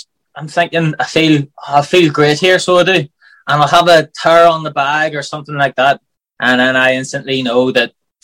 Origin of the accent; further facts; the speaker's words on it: Belfast, Northern Ireland, United Kingdom; Belfast was mad. So it was, there was a lot of trouble and everything growing up.